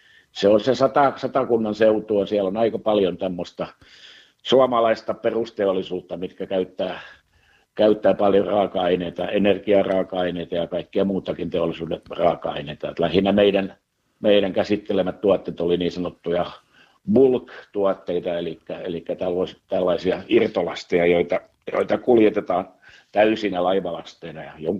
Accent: Turku, Southwest Finland, Finland; now in Naantali, Finland; No syntyisin olla, vaikka nyt ollaan asuttu 31 vuotta Naantalissa, niin syntyisin olen ihan Turusta, eli läheltä, niin sanottu paljasjalkainen turkulainen

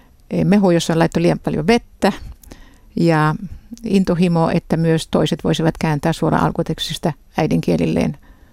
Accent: Israel; sinne perheenä tultiin vuonna 49, josta alkaen olen ollut Israelissa 7-vuotiaasta ja nyt yli 70-vuotiaaksi. Ja tämä fakta, että kasvoin Israelissa

